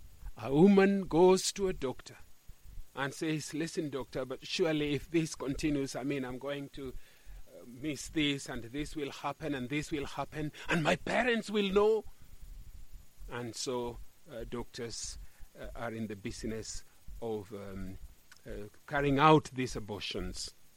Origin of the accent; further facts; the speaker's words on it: Kenya; Well, I come from Kenya